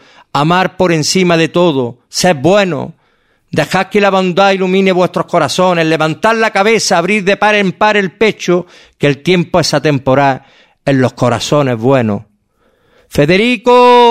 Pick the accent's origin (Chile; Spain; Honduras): Spain; Granada, Andalusia; hablo de mi tierra, ¿no? De nuestra tierra, Granada de Luna y Veleta.